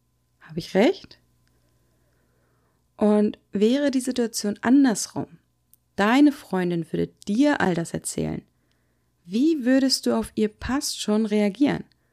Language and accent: German; Wolfsburg, Lower Saxony, Germany; Und ich empfinde meine Heimat wieder deutlich schöner, als ich es früher gefunden habe. Früher fand ich Wolfsburg einfach immer nur grau.